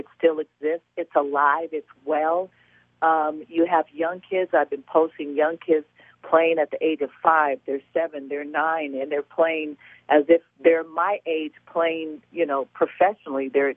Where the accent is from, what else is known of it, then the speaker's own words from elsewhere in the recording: Oakland, California, United States; Oakland, I'm born and raised.